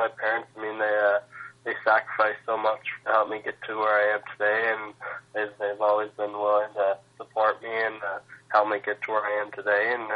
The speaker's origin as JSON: {"language": "English", "town": "Summerside", "region": "Prince Edward Island", "country": "Canada", "tie": "born or raised there", "said": "then just growing up in Summerside playing minor hockey for the Capitals, it just came a dream of mine playing in the NHL one day"}